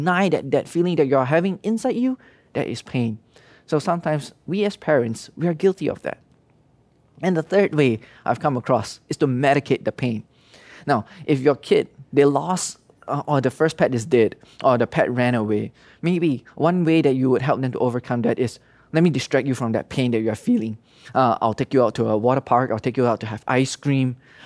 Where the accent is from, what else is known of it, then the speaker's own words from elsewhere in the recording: Hong Kong; moved away; You know, even me, your dad, when I came over from Hong Kong, I lost my friends.